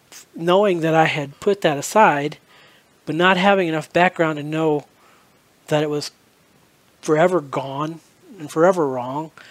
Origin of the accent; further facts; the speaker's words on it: Texas, United States; As I got into high school, so I came from Texas, and there's a lot of football played down in Texas